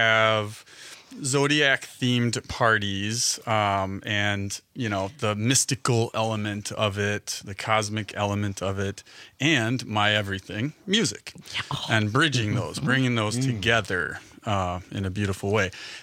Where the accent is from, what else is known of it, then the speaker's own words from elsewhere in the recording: Madison, Wisconsin, United States; So, yeah, I grew up in Madison. I went to UW.